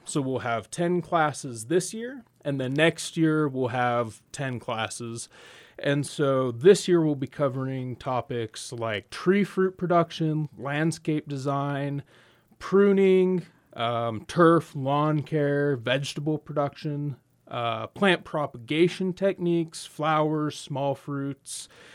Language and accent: English; Monroe, Utah, United States; So I grew up in Monroe, which is down by Richfield, so Utah native.